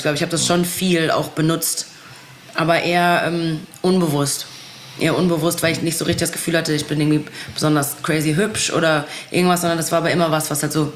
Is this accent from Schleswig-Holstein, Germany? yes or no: no; North Rhine-Westphalia, Germany; Ich komme aus dem Pott.